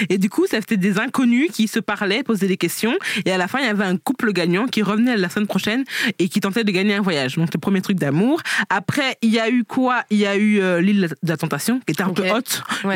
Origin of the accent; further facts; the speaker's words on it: Bordeaux, Nouvelle-Aquitaine, France; j'ai un enfant, je viens de Bordeaux